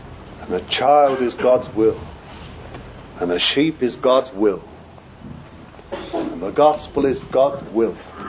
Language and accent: English; London, United Kingdom; born there; now in -; but I was born in Bethnal Green. I don't know what that's equivalent of Manhattan or somewhere like that. Bronx. That's about the equivalent. That's where I was born.